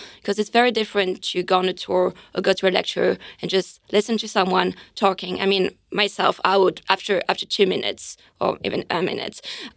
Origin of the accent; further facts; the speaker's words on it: France; English is a second language; And you can hear my accent, I'm French.